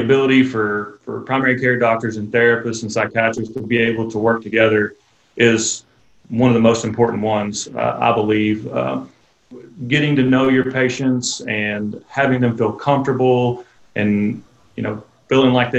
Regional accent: Stuttgart, Arkansas, United States; now in Conway, United States; I grew up in Arkansas, Stuttgart, Arkansas, actually, and then came to UCA because it was close to home, and then kind of fell in love with Conway

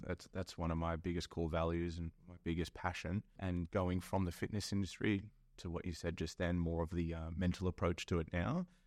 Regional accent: Sydney, New South Wales, Australia; I grew up in Western Sydney. I just wasn't exposed to that.

